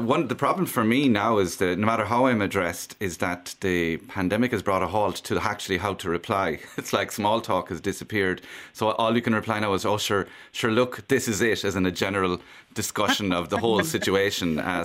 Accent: Cork, Munster, Ireland; now in Dublin, Ireland; I'm from Cork, but I've been living... Yeah. But I moved away because I couldn't get work. I moved to Dublin.

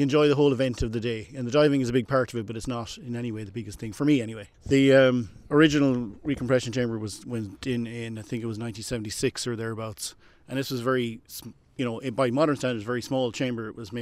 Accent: Claddagh, Connacht, Ireland; I'm from Claddagh, which you can nearly see my parents' house from here. So I'd always been around the water kind of thing.

